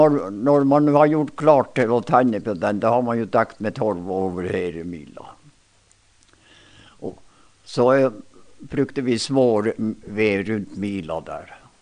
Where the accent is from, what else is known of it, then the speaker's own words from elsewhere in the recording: Myrdal, Troms, Norway; Myrdal betyr det, der hvor jeg vokste opp her på Nordbåtssiden.